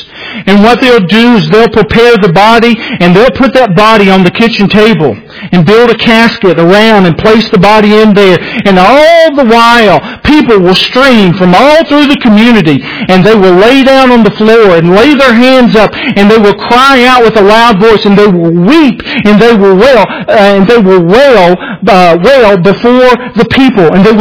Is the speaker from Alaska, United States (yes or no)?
no; Alabama, United States; I'm from Alabama. Got 2 good spellings in a row.